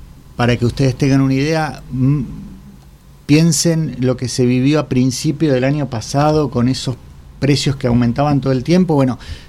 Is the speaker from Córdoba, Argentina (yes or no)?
yes; Córdoba, Argentina; yo soy cordobés, nací en Córdoba.